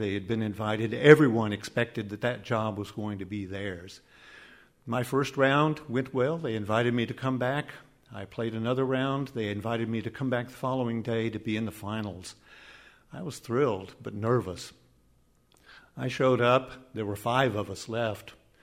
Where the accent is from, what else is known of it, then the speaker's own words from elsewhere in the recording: Texas, United States; He had been fascinated that I was from Texas, so he said, "Again, you're from Texas." I said, "Yes."